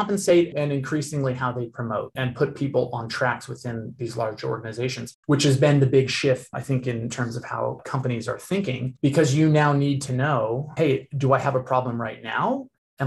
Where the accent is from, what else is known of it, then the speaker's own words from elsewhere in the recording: Seattle, Washington, United States; also born or lived in San Francisco Bay Area; So I grew up here in the Seattle area, so it's interesting to be back investing in this ecosystem, but I actually spent most of my adult life and investing career down in the Bay Area.